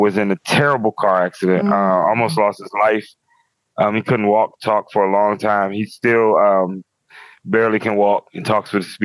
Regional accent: Petersburg, Virginia, United States; And I'm from Petersburg, Virginia, where there is no comedy open mics.

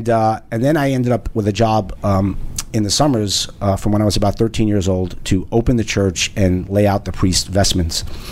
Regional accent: Brooklyn, New York, United States; I grew up in Brooklyn, New York.

